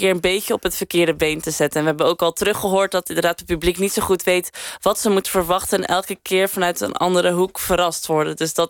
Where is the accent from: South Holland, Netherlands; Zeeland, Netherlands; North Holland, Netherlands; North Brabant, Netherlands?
Zeeland, Netherlands; Kruiningen; Ik kom uit Kruiningen, dat is een klein dorpje. En op het dorp was dan jazzballet.